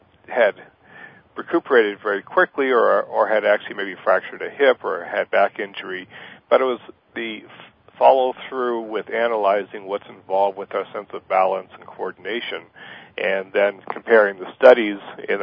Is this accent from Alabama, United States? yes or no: no; Boston, Massachusetts, United States; born there; When I was born in Boston, which happened to be in the midst of the Second World War